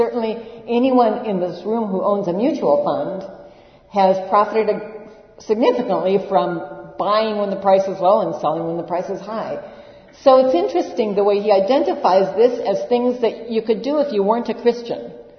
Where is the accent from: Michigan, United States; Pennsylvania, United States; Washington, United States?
Washington, United States; Seattle; In my city, I come from Seattle.